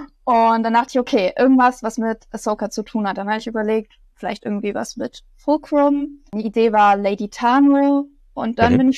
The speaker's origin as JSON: {"language": "German", "region": "Bavaria", "country": "Germany", "said": "Ich bin 22 Jahre alt, ich bin Studentin, ich komme aus der Nähe von München"}